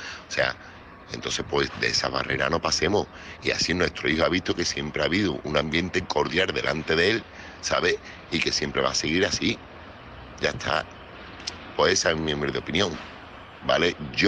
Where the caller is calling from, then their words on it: Seville, Andalusia, Spain; corresponsal de Sevilla.